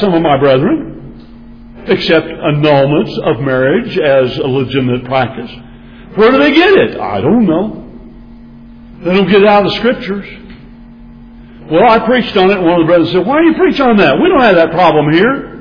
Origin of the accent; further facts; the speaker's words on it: Texas, United States; By the way, I am a Texan.